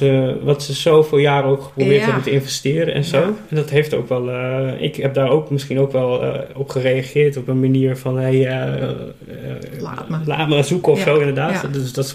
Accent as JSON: {"language": "Dutch", "region": "Groningen", "country": "Netherlands", "lives_now": "Ede, Netherlands", "said": "ik kom uit Groningen, ik zit nu in Ede."}